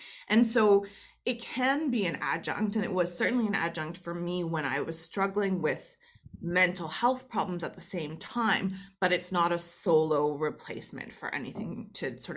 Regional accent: Canada; accent: Canadian; I'm Canadian, so sometimes people hear my supposed Canadian accent, which to me sounds pretty normal, but I drop an A every now and then.

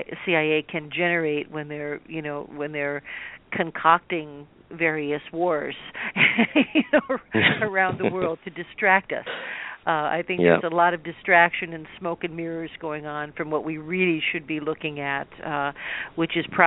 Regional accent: New York City, New York, United States; born there; I'm speaking as I'm a Canadian citizen, but I was born in New York City, so speaking as an American, I guess

